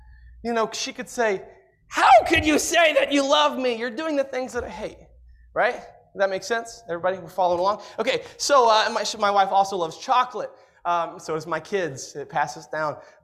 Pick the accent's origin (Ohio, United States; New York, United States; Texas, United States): Texas, United States; also born or lived in Indiana / Pennsylvania; actually, I grew up in Texas, and we have this whole thing about Yankees